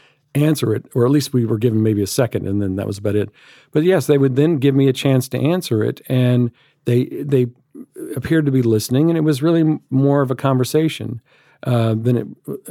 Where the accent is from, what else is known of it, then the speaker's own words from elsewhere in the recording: Mobile, Alabama, United States; I grew up Jewish in Alabama in the 1960s.